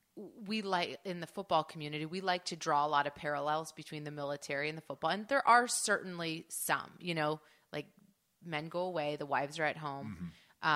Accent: United States; I'm an American.

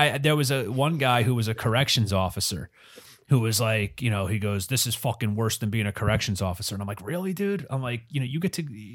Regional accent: New Jersey, United States; I go, hey man, I'm from New Jersey. I didn't know how to work the machine.

